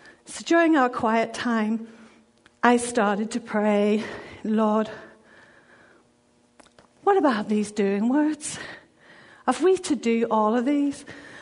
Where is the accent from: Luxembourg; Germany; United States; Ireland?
Ireland; If you don't know me, I'm from Ireland.